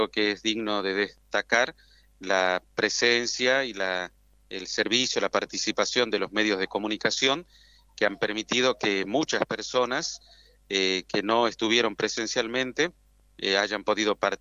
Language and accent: Spanish; Catamarca, Argentina; nosotros que somos de aquí de Catamarca